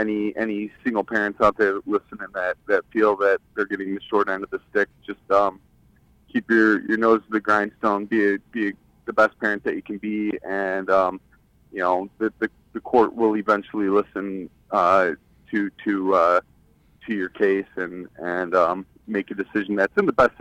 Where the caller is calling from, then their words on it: Kansas City, Missouri, United States; I'm calling from Kansas City, Missouri.